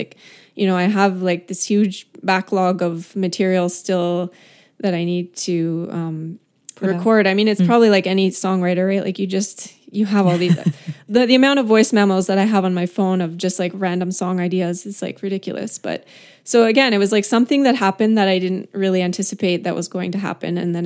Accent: Canada; now in Los Angeles, United States; when I was younger and, you know, I moved to Los Angeles from Canada.

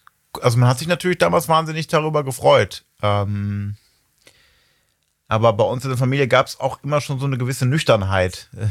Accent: Ibbenbüren, North Rhine-Westphalia, Germany; also ich komme wo noch ein bisschen nördlicher, bin ich geboren in Ebenbüren.

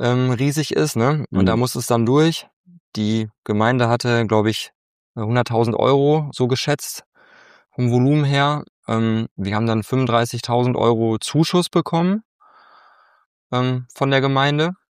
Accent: Wiehl, North Rhine-Westphalia, Germany; Also ich komme aus Wiel. Keine Ahnung, ob das jemand kennt, ist bei Gummersbach, ist ja eher durch Handball bekannt, ne, so Richtung Köln.

